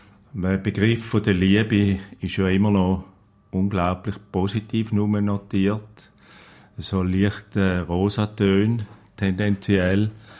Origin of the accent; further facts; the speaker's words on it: Switzerland; wo wir dann ein bisschen auf einem Klischee behaftet werden, auch als Schweizer drauf.